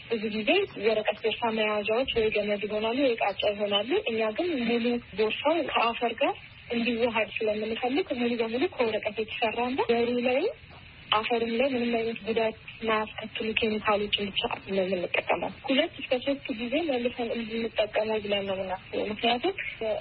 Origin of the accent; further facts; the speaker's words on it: Hawassa, Sidama, Ethiopia; እኔ ማለት ልጅ ያደኩት ሐዋሳ ነው። ከሶስት ወቶች ጋር ነው ያደኩት።